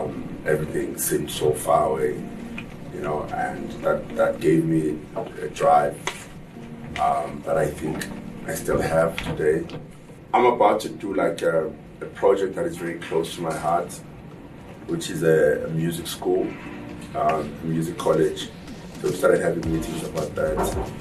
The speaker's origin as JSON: {"language": "English", "town": "Johannesburg", "region": "Gauteng", "country": "South Africa", "tie": "born or raised there", "said": "I think growing up in Johannesburg, there's an element of being hungry, you know, in everything that I do."}